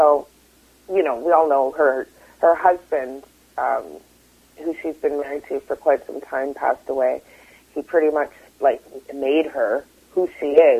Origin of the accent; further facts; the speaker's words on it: Canada; being Canadian